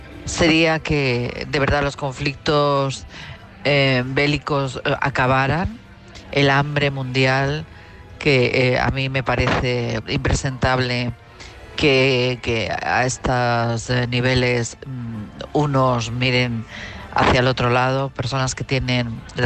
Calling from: Madrid, Community of Madrid, Spain; de Madrid.

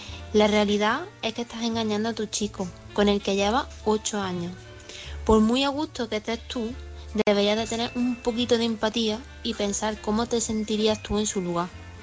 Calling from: Córdoba, Andalusia, Spain; corresponsal de Córdoba

